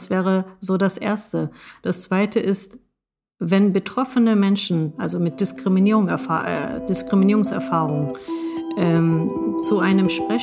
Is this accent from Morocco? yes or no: yes; Morocco; Ich bin Marokkanerin, also marokkanische Herkunft. Ich trage den Hijab, also auch religiöse Sichtbarkeit. Und ich bin eine Frau.